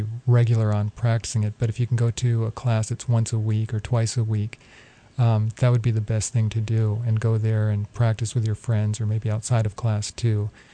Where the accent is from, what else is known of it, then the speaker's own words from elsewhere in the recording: Florida, United States; So I grew up in Florida